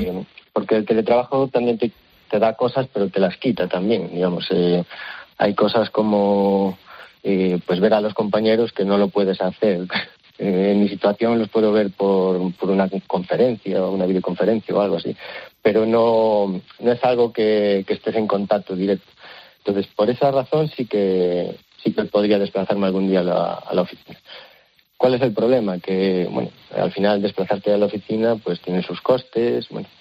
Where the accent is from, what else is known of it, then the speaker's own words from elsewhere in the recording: Lugo, Galicia, Spain; yo soy de Lugo, yo siempre quise retornar, digamos, aquí a Galicia.